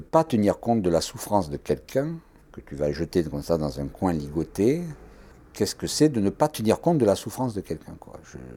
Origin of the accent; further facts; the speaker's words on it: France; Je peux être à l'étranger. Je suis français.